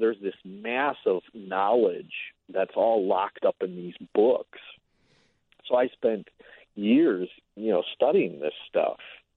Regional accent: Milwaukee, Wisconsin, United States; I grew up in Milwaukee.

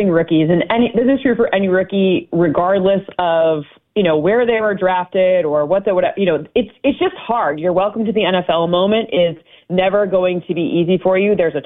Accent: Midwest, United States; listen, I'm like a Midwesterner.

